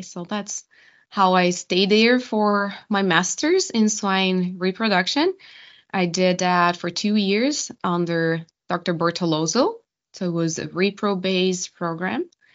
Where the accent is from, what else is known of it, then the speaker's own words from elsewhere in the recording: Brazil; the one thing that was really beautiful about my hometown and still is just the wine production. It's one of the biggest wine production areas in Brazil.